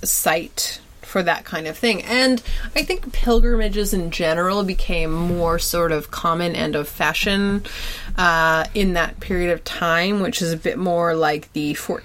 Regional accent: Canada; maybe this novelty is only there for us because we're Canadian and we we live in modern cities

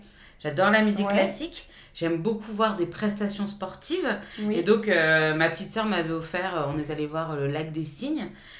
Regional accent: Brittany, France; avec les couchers de soleil en Bretagne, quand il fait 12 degrés, on va se baigner, etc., parce qu'on est breton.

